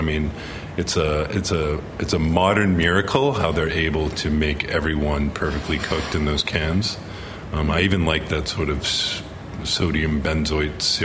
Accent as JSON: {"language": "English", "town": "Belmont", "region": "Massachusetts", "country": "United States", "tie": "born or raised there", "said": "I lived and went to high school in Belmont, which is it borders Cambridge."}